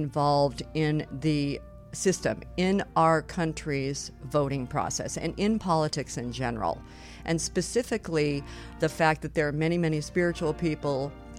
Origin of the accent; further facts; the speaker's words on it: Chicago, Illinois, United States; from my hometown, Chicago, Illinois